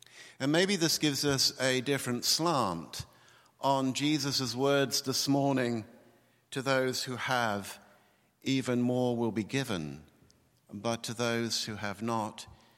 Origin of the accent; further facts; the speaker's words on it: New Zealand; moved away as an adult; now in United Kingdom; my cultural bias is, as a New Zealander who from the age of 22 lived all of his adult life in the United Kingdom